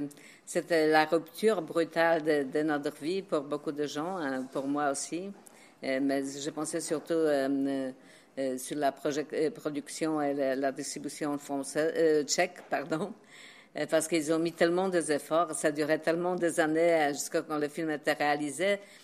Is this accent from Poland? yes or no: yes; Poland; French is a second language; quand je suis chez moi en Pologne.